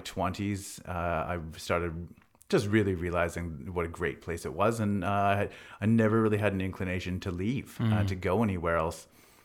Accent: Victoria, British Columbia, Canada; also born or lived in England; I was born in Victoria. I grew up here. I lived here until I moved to England for a little while in my early 20s.

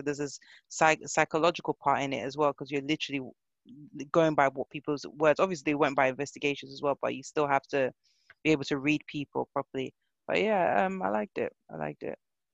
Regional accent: Nigeria; I can't say it properly, and I'm Nigerian, shame on me.

